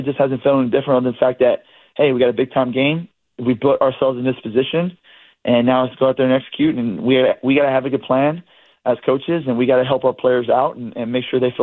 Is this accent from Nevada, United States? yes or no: no; Texas, United States; Like, where I'm from Texas, no one drank eggnog in Texas. Like, no one even talks about eggnog.